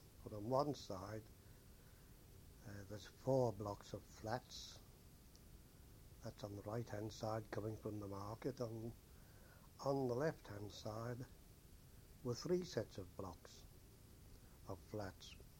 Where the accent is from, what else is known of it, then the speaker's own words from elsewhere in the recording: Douglas, Isle of Man; born there; I was born in Douglas on the Isle of Man, to me still one of the most beautiful places in the world. On the 22nd of February in 1920, just after the end of the First World War